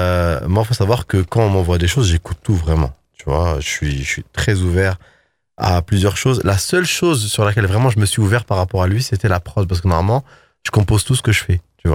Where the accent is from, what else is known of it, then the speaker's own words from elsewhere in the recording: Paris, Île-de-France, France; Mais comme moi, je suis parisien